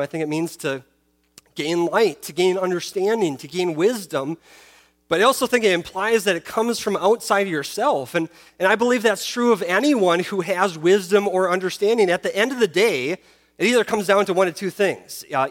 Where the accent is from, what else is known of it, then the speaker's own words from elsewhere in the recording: Minnesota, United States; Now, growing up in Minnesota, I always knew that there were certain constellations that would only appear during winter.